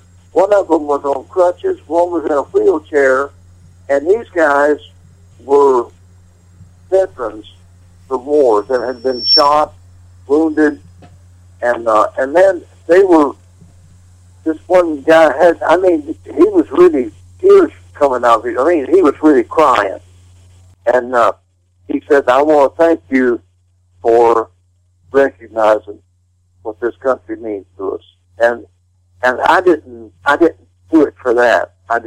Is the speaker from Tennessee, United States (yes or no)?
no; Hyden, Kentucky, United States; And one of the places was my hometown of Hyden, Kentucky.